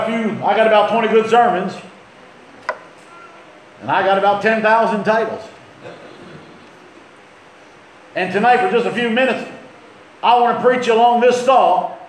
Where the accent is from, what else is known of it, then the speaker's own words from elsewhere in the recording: Philadelphia, Pennsylvania, United States; So here I come like a Dago from South Philly. Which is where I'm from. And I am Dago.